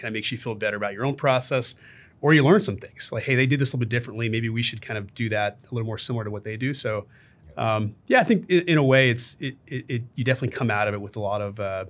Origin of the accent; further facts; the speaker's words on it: Chicago, Illinois, United States; not to pick on New York, but I'm from Chicago, you're from Boston, we can pick on New York.